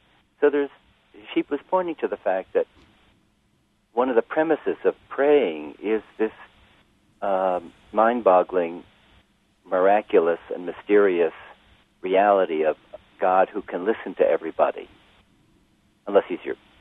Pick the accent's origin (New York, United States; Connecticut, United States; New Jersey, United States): New Jersey, United States; the theological language I grew up with in Methodist churches in suburban New Jersey